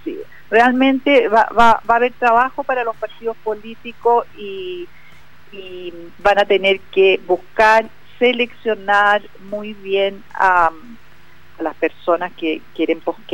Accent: Chile; hay que confiar que como chilenos tenemos talentos que pueden estar ocultos

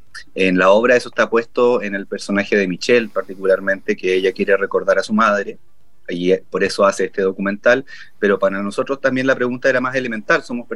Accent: Chile; ¿cómo se constituye esa identidad nuestra como chilenos, incluso para nuestra generación de personas que nacieron después de los 90 o hacia finales de los 80?

